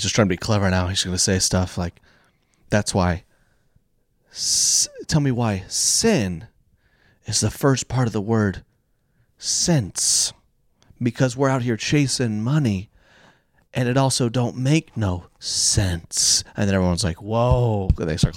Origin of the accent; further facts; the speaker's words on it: Oklahoma, United States; I grew up in Oklahoma. Apparently Oklahoma has a bad meth problem, which is really, really sad.